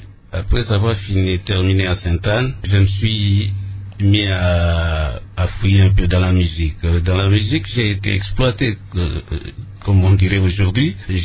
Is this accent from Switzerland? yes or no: no; Angola; moved away as an adult; Moi, j'ai quitté l'Angola pour aller faire des enregistrements. Parce qu'en Angola, à ce moment-là, il n'y avait pas des studios d'enregistrement.